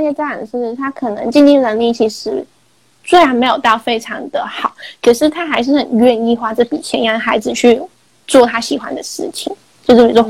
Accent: Hong Kong; now in Taiwan; 因为毕竟我是香港人呐、啊，我觉得他可以有机会可以去香港发展

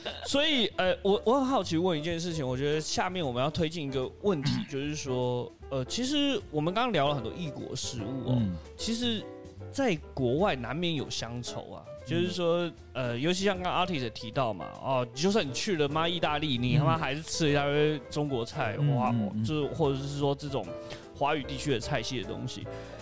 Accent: Taiwan

